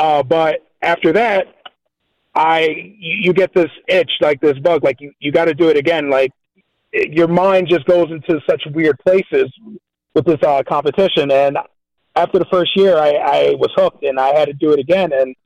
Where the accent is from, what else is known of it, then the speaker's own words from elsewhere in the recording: New Jersey, United States; So, I come from a Caribbean household, so I'm half Haitian, half Puerto Rican. And, you know, growing up in New Jersey, one of the things I love is disco fries.